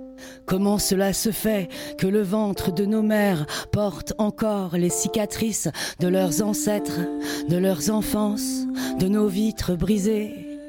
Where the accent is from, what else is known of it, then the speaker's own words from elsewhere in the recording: Montreuil, Île-de-France, France; now in Marseille, France; Avant, j'étais pas dans la région marseillaise, j'étais dans le 93, moi je viens de Montreuil.